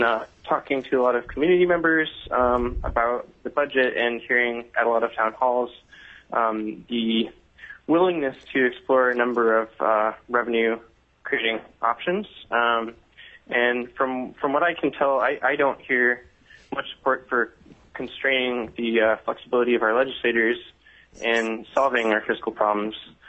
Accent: Fairbanks, Alaska, United States; I am from Fairbanks, Alaska, right?

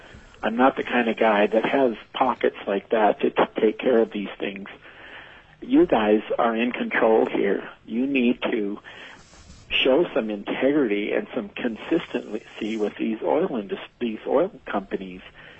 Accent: Palmer, Alaska, United States; I've lived in Alaska for 54 years. Again, I'm from Palmer

